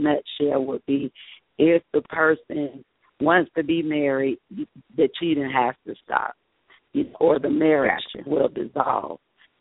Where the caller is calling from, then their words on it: College Park, Georgia, United States; I was I'm calling from College Park, Georgia